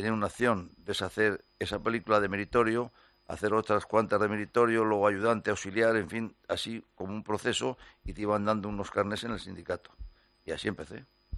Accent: Madrid, Community of Madrid, Spain; born there; Yo nací en Madrid, en la calle de La Paloma, estoy bautizado en la iglesia de La Paloma... Hace ya muchos años.

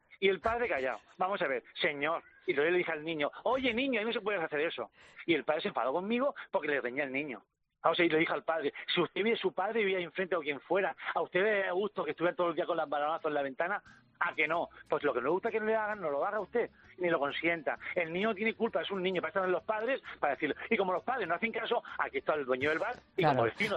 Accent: Cieza, Region of Murcia, Spain; Yo tengo un bar ya muchos años en mi pueblo, en Cieza

